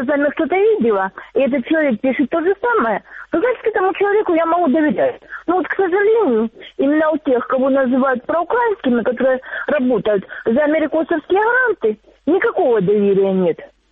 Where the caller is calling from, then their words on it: Donetsk Oblast, Ukraine; Алло, здравствуйте. Донецкая область.